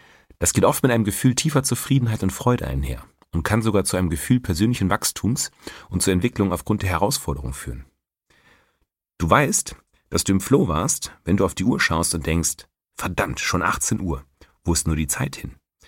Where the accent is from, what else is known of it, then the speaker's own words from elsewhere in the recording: North Rhine-Westphalia, Germany; In meiner Heimat, im Münsterland, schon mal gar nicht.